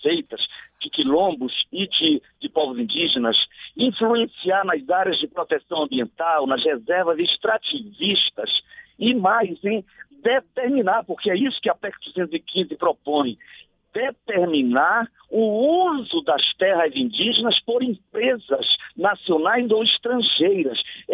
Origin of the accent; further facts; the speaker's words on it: Brazil; Eu fico triste como brasileiro e como deputado federal.